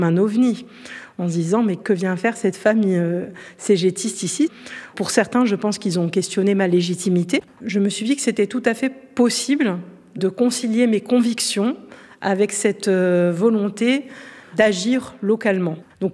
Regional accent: Corsica, France; j'ai vécu toute mon enfance en Corse, dans un petit hameau.

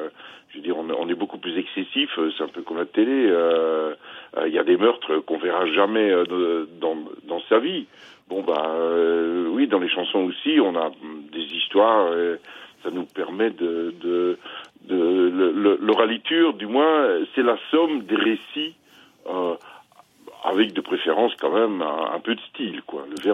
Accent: Brussels, Brussels-Capital Region, Belgium; also born or lived in The Hague, Netherlands; Je veux dire, j'ai quitté La Haye, j'avais 6 ans, et j'étais à Bruxelles. Bruxelles m'a un peu, comment dire, identifié

